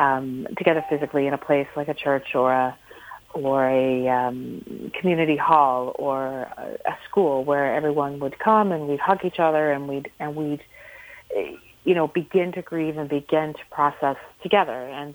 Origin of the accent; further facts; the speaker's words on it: Five Islands, Nova Scotia, Canada; I'm from the area. I live in economy, and I grew up in Five Islands.